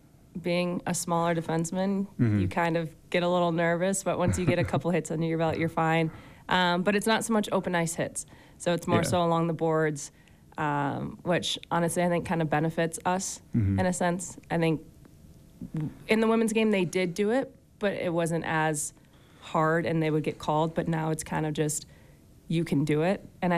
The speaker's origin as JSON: {"language": "English", "town": "Detroit", "region": "Michigan", "country": "United States", "tie": "born or raised there", "said": "Long story short, I grew up in Detroit."}